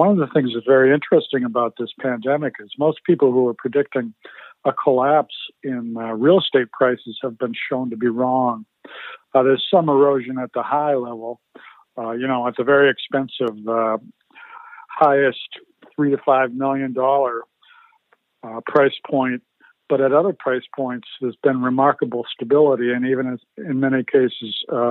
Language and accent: English; Boston, Massachusetts, United States; also born or lived in Minnesota; Yeah, I grew up in Massachusetts in the Boston area.